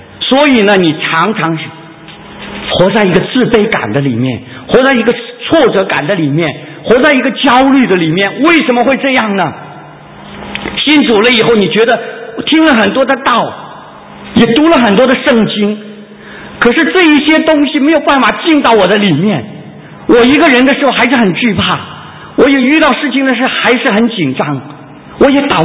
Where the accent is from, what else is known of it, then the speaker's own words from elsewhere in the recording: Inner Mongolia, China; 我从小很小的时候就被带去，妈妈带去内蒙古